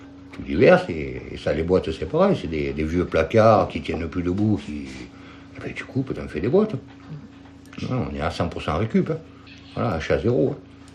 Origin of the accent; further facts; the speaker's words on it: Sceaux, Île-de-France, France; On a grandi, l'école à Montbreuil, le collège à Sceaux.